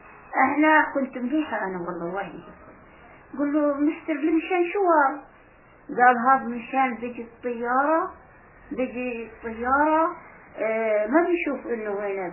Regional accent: Palestine; moved away; عقب احنا مطلعنا عاد من فلسطين

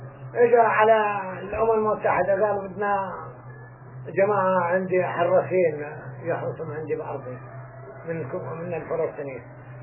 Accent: Quneitra Governorate, Syria; ظلينا بلا 67 تحت نزحنا من 67 من الجولان لهين

